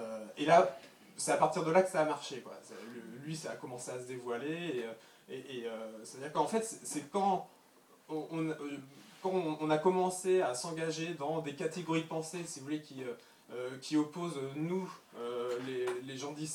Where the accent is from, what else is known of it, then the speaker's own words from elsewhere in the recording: Pays de la Loire, France; je venais de Vendée, que j'avais des grands-parents paysans qui parlaient patois.